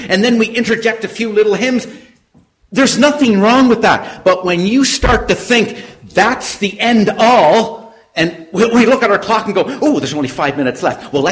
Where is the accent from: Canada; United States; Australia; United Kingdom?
Canada; I come from Canada, as you know.